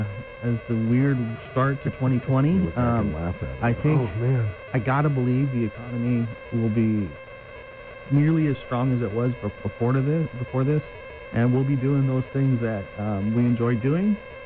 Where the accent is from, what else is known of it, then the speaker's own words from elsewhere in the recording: Yuma, Arizona, United States; Although what I've also noticed, growing up in Yuma, you always made eye contact and you said hi.